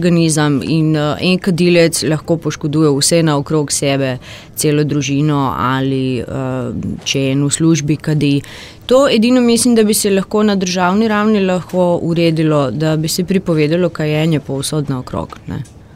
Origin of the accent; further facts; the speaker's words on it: Zagreb, City of Zagreb, Croatia; Slovenian is a second language; jaz sem iz Zagreba sam. Prišla sem poskusiti narediti izpit iz slovenščine, zato ker upam, da bom živela v Ljubljani.